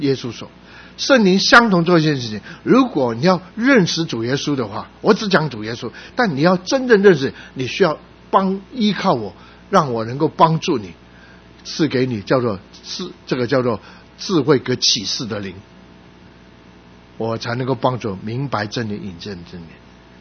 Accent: Guangdong, China

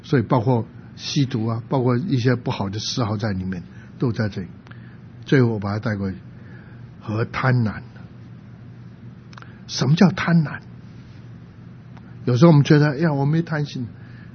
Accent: China; 我们中国人不吃这个，你怎么吃牛肉？

